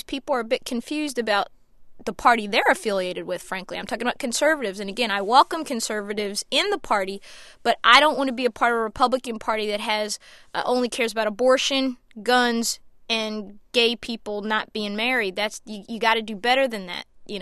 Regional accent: Somerdale, New Jersey, United States; I grew up in Somerdale, New Jersey, and went to Sterling High School

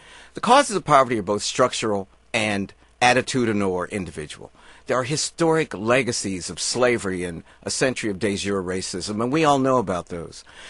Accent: West Virginia, United States; I grew up in West Virginia. I know all kind of successful white people, and they didn't sit around talking about their poor brothers stuck up in the Appalachian Mountains.

